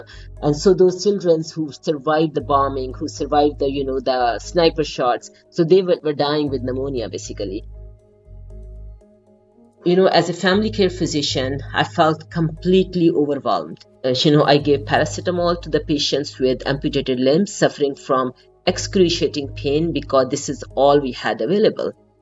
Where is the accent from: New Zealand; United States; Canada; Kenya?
Canada; I'm a Canadian physician working and living in Calgary area.